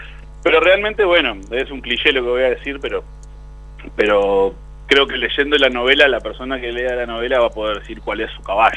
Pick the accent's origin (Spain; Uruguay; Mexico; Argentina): Uruguay; Pero uruguayos que somos tan pocos, y hay tantos en el exterior